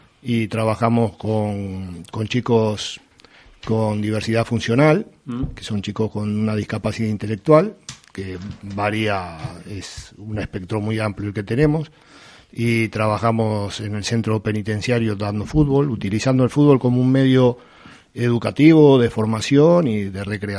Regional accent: Argentina; moved away as an adult; now in Spain; Yo soy argentino y cuando llegué a la isla en el 2002, lo que te decía, tengo la licenciatura en educación física, la convalidé en España

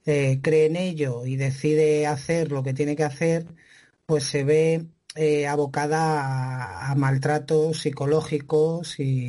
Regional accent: Madrid, Community of Madrid, Spain; yo soy de Madrid

